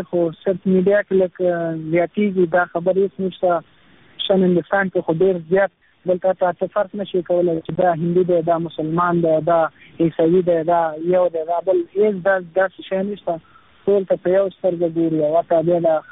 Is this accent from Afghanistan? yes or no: yes; Nangarhar, Afghanistan; now in India; افغان یم، دویم کال ماسټري کوم پونه ښار کې، ایم اے اکنامکس کې، مکتب هم په ننګرهار ښار کې کړی او ولایت کې